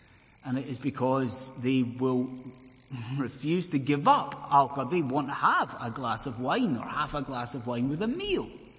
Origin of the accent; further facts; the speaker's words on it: Scotland, United Kingdom; I'm a Scotsman, we have infinite terms for this